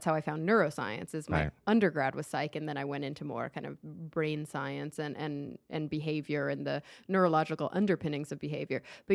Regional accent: Texas, United States; I'm from Texas.

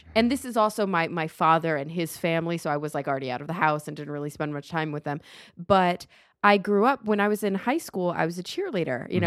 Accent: Dallas, Texas, United States; Because we grew up in Dallas.

